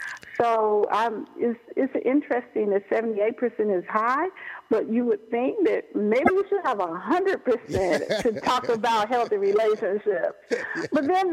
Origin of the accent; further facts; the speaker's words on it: Chicago, Illinois, United States; I'm from Chicago.